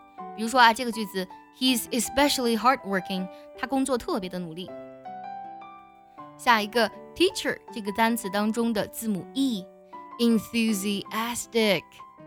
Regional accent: China; born there; 有的时候我非常感激我生在这个国度为什么呢因为我们国家是现存于世的唯一的文明古国四大文明古国只留下了中国

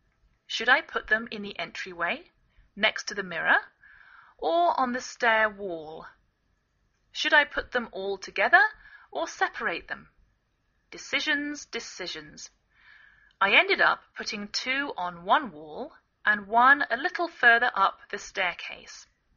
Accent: England, United Kingdom; now in United States

